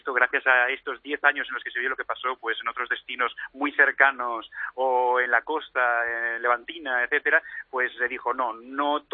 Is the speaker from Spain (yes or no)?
yes; Barcelona, Catalonia, Spain; now in Formentera, Spain